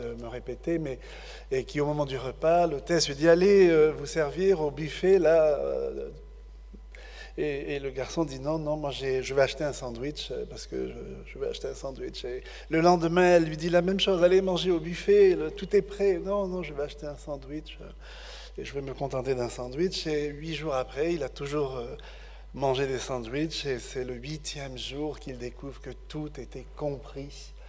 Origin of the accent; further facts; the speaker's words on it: France; je viens de France